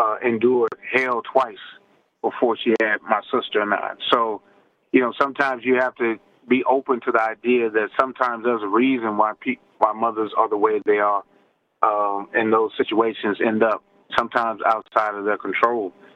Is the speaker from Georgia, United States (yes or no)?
no; Fort Worth, Texas, United States; now in Wisconsin, United States; I'm originally from Fort Worth, Texas.